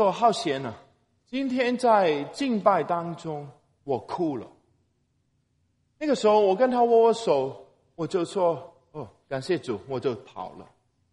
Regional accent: Hong Kong; 我小的时候住在香港

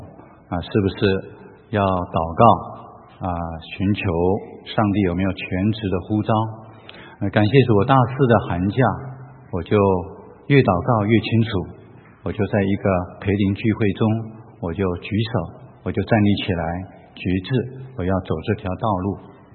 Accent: Pingtung, Pingtung County, Taiwan; also born or lived in Kaohsiung / Taipei; 我是在屏东，就是台湾的屏东，很乡下的地方长大的。我是客家人，后来高中到了高雄去读高中，大学就到了台北。

